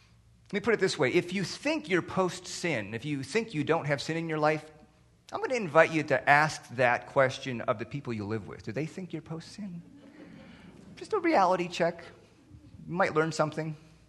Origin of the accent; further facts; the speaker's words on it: Minnesota, United States; So I'm from Minnesota, so I started going north because I like north.